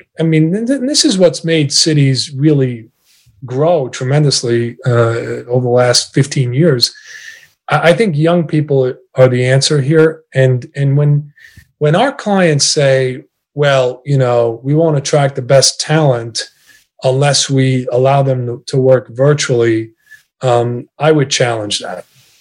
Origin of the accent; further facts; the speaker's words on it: Glen Cove, New York, United States; English is a second language; I grew up, frankly, learning the English language in schools, in the public schools. I grew up in Glen Cove on Long Island.